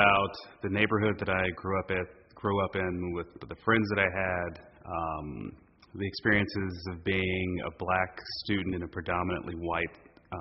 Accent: Los Angeles, California, United States; I grew up in Los Angeles, California. So South Central LA, which is a block of about 24 neighborhoods.

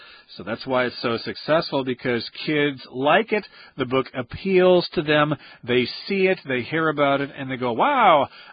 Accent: Iowa, United States; if I start telling Stephanie stories about growing up in Iowa and raising pigs on the farm and harvesting corn.

